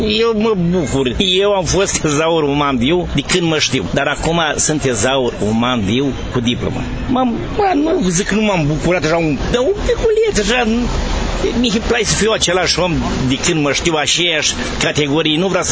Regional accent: Botoșani, Botoșani County, Romania; Dar pentru că sunt din Botoșani.

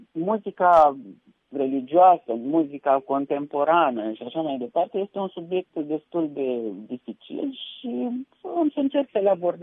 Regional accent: Iași, Iași County, Romania; și cu mine de la Iași, reprezentantul Iașului în această construcție.

